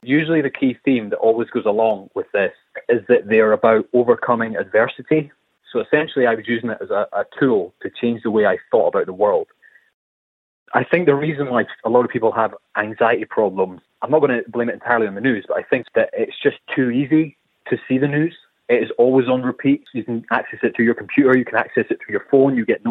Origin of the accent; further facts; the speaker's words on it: Edinburgh, Scotland, United Kingdom; I'm from Edinburgh. I'm a 27-year-old social researcher who has ADHD and anxiety.